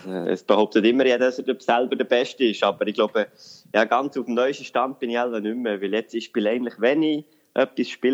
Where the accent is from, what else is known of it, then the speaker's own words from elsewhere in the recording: Bern, Switzerland; Und ich bin ja da im Seeland aufgewachsen, gerade in der Nähe von Lies.